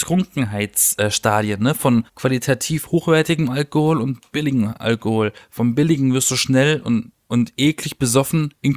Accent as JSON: {"language": "German", "town": "Baden-Baden", "region": "Baden-Württemberg", "country": "Germany", "said": "weil ich komme hier aus Baden-Baden, das ist ja so das Nest der reichen Menschen und auch der Neureichen besonders."}